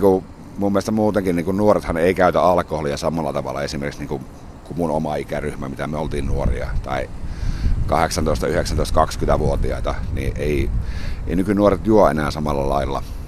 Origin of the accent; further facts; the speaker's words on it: Hyvinkää, Uusimaa, Finland; now in Jyväskylä, Finland; tämä on niin kuin mun kotipaikka nykyään, että ei tuolla Hyvinkäällä ole muuta kuin vanhemmat ja veli enää